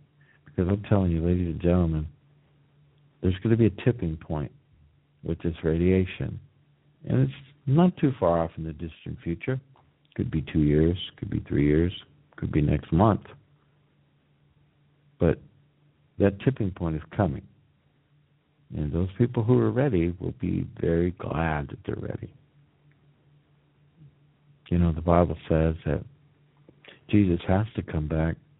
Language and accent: English; Washington, United States; in my home state of Washington, the United States, we're talking about starfish sort of melting.